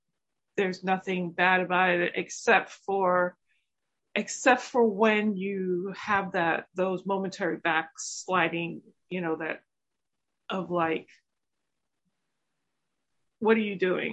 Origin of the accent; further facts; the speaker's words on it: Jamaica; I call it being Jamaican.